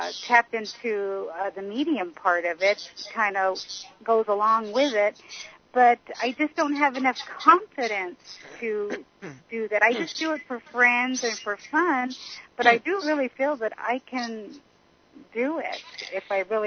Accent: Phoenix, Arizona, United States; I'm from Phoenix, Arizona.

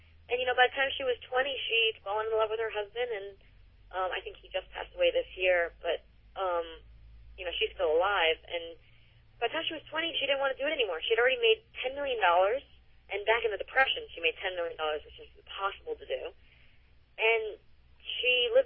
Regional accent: New York, United States; I grew up in New York, and I'm used to doing everything.

